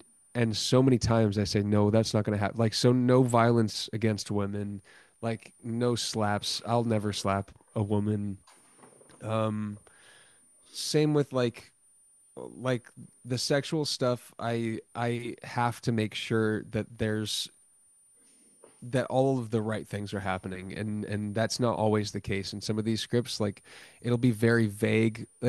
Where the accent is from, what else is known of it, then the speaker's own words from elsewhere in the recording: Arizona, United States; My hometown is like the hottest place in Arizona.